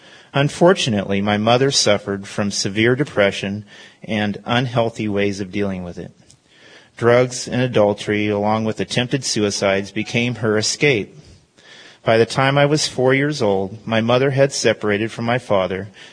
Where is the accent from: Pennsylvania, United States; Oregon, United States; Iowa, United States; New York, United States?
Oregon, United States; Eugene; born there; I was born in Eugene, Oregon in 1963. My sister and I grew up in a Christian home.